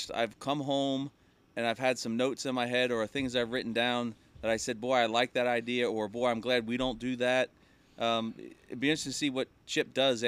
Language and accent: English; Missouri, United States; I'm from Missouri. You got to show me.